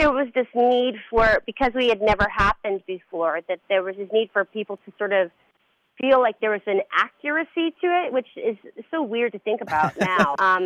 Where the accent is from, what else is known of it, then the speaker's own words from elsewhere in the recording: San Francisco, California, United States; You know, I grew up in San Francisco, in the midst of the AIDS crisis